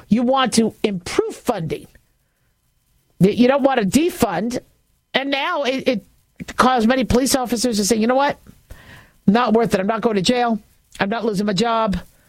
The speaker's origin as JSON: {"language": "English", "region": "California", "country": "United States", "said": "But you know, I'm from California. I was born it was Cedars of Lebanon at the time."}